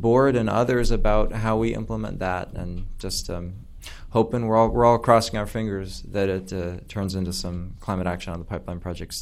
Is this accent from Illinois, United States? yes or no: no; Minneapolis, Minnesota, United States; I'm from Minneapolis.